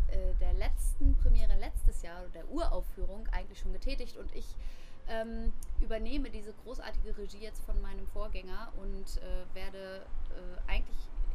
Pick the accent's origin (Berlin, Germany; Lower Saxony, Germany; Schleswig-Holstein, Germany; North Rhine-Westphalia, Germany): North Rhine-Westphalia, Germany; Bad Salzuflen; now in Kassel, Germany; ich komme gebürtig aus Bad Salzuflen, ist ja fast um die Ecke, wohne jetzt in Kassel.